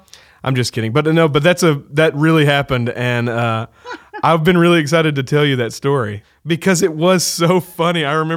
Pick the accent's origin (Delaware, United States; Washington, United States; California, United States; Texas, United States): Texas, United States; Lubbock; But I'm from Lubbock, Texas, and I went and saw you play in, it was like Plainview or somewhere near Lubbock.